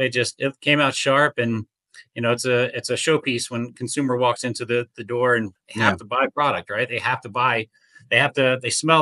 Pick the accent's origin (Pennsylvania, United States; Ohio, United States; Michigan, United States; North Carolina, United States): Pennsylvania, United States; now in Ithaca, United States; I'm from Pennsylvania, and I'm up here in Ithaca, New York now.